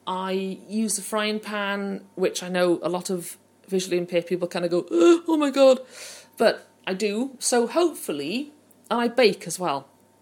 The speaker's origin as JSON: {"language": "English", "region": "Wales", "country": "United Kingdom", "also_born_or_lived": "Hereford / Brighton / North East Lincolnshire", "moved": "yes", "said": "I've only lived here since December 2014. I'm from South Wales originally, and I've lived in various other places. I've lived in Hereford, I've lived in Brighton, and I've lived in North East Lincolnshire."}